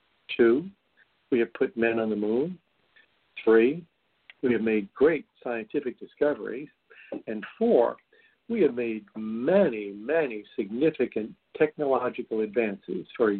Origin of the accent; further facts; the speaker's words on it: New York City, New York, United States; I grew up in New York City in the 1950s